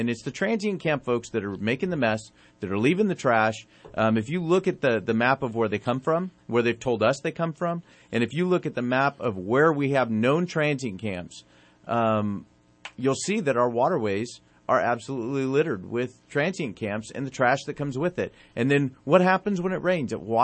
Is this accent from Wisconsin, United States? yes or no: no; Redding, California, United States; When people ask me where I'm from, I don't say Stockton. I say I'm from Reading. And I say it proudly.